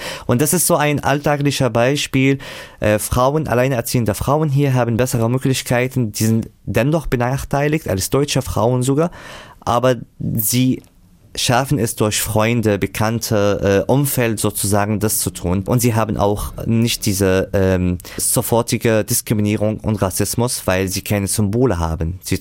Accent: Syria; German is a second language; now in Germany; Ich komme aus Syrien, ich habe die Sprache hier gelernt, ich habe hier Ausbildung absolviert

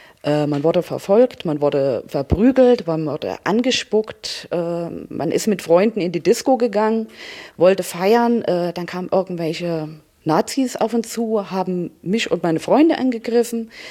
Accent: Arnstadt, Thuringia, Germany; ich bin in Arnstadt geboren und hier aufgewachsen.

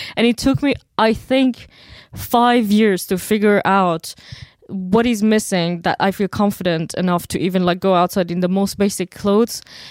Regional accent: Iran; now in Germany; I grew up in Iran and so most of my life I was covered. And then we came to Germany and I was so confused about what am I going to be wearing.

